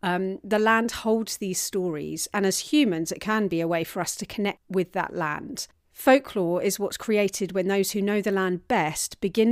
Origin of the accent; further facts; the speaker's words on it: London, United Kingdom; even in my hometown of London